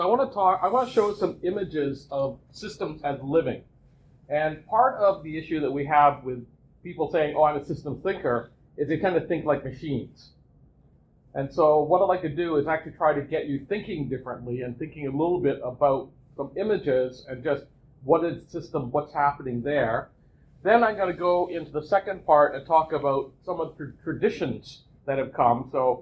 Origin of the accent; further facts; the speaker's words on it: Gravenhurst, Ontario, Canada; now in Toronto, Canada; I'm from Gravenhurst, for those of you who know Muskoka. And so it's been a long route since then. And I do live in Toronto.